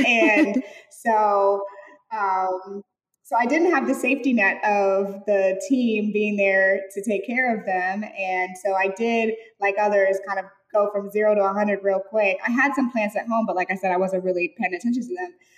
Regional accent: St. Louis, Missouri, United States; So I grew up with my mom always having like an incredible garden in the back. I'm from Missouri and from St. Louis. And so we had different seasons.

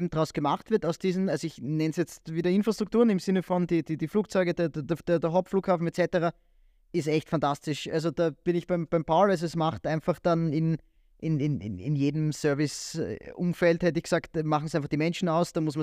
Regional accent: Graz, Styria, Austria; ich bin auch aus Graz, also es hat sicher auch was mit einer gewissen Heimatverbundenheit zu tun.

